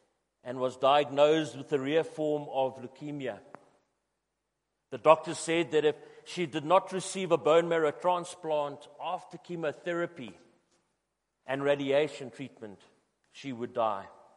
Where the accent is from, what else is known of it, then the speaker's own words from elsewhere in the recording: Newcastle upon Tyne, North East England, United Kingdom; when I was a child growing up in Newcastle, we didn't have things like televisions and computers and games.